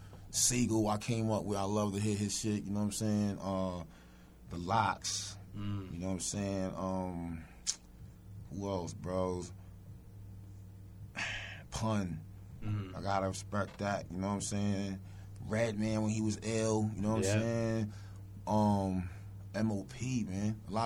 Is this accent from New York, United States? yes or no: yes; Bronx, New York, United States; Hey, born and raised in the X, you heard? Mm-hmm. Born and raised in the Bronx.